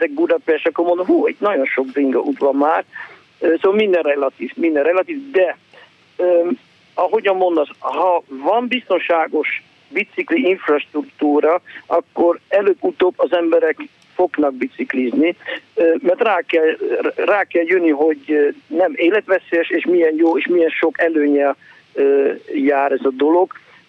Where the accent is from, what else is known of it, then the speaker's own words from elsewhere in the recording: Netherlands; now in Hungary; mert én fölnőttem a 70-es években Hollandiában